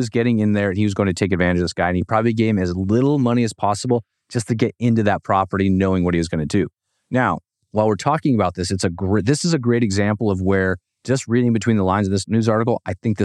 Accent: Washington, United States; because this one is in my home state of Washington.

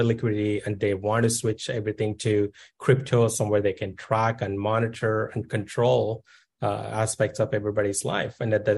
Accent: India; I look back at my childhood growing up in India and limited necessities and the struggles and what I became today.

